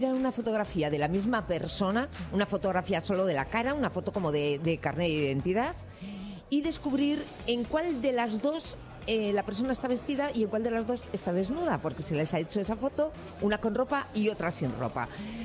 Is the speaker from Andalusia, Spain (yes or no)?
no; Bilbao, Basque Country, Spain; Es que ya yo, como soy de Bilbao y a veces con la D me vuelvo loca